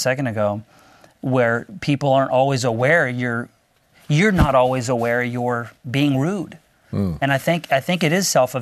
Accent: Los Angeles, California, United States; Yeah, we're from Los Angeles, California.

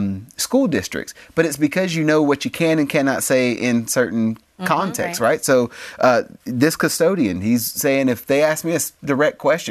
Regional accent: United States; So I'm an American, but if I go to Canada, I have to obey Canadian law.

